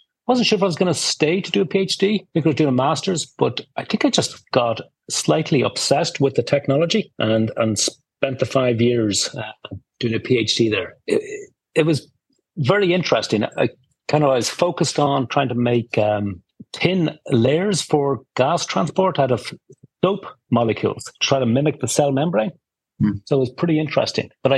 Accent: Ireland; growing up in Ireland.

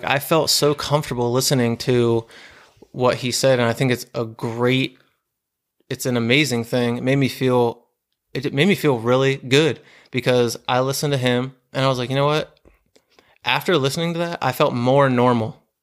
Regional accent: York, Pennsylvania, United States; I'm from South Central Pennsylvania, York, PA, and I was born and raised here. It's just a small little town.

